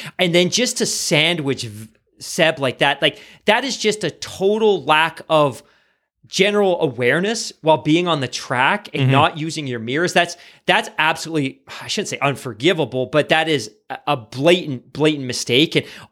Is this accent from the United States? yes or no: no; Canada; it's partly because we're Canadian and we want him to be successful.